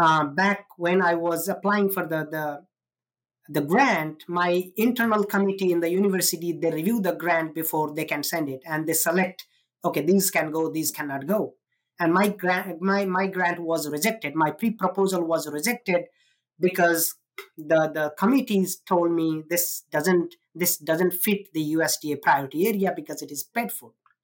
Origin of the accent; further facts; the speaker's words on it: Nepal; So I was born and raised in Nepal. It is a small country between India and China.